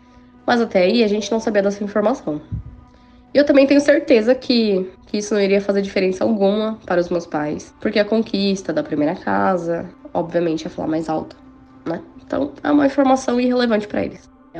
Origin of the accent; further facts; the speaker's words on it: São Paulo, Brazil; eu sou de São Paulo, capital.